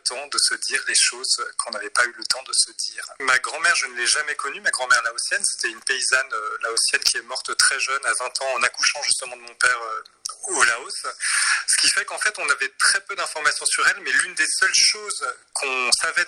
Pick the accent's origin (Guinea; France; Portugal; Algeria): France; Rennes, Brittany; born there; Moi, je suis né en France, hein. Je suis né à Rennes, mais mon père est né vraiment dans un petit village perdu dans les montagnes au Laos.